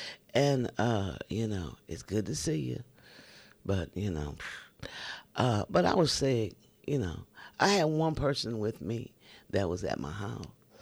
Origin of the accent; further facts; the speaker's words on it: Kansas, United States; We grew up as kids in Kansas.